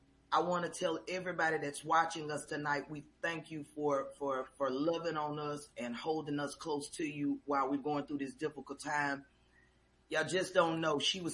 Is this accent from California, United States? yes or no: no; Pell City, Alabama, United States; I am from Pell City. … And I am from Pell City, Alabama.